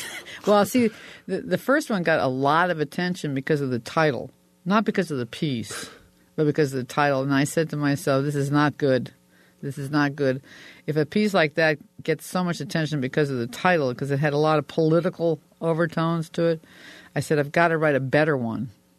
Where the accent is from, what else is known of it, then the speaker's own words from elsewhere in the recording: Bolivia; Well, I grew up in South America, which because my father was a mining engineer and he got a job in Bolivia.